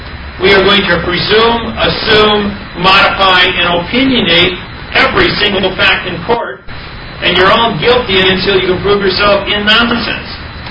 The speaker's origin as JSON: {"language": "English", "region": "Wisconsin", "country": "United States", "said": "I'm not Hawaiian. I'm a white Haole from Wisconsin."}